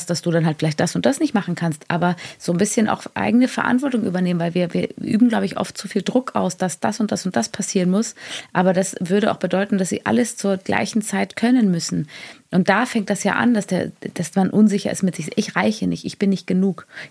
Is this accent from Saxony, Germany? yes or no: no; Bavaria, Germany; Wie man bei uns in Bayern sagt.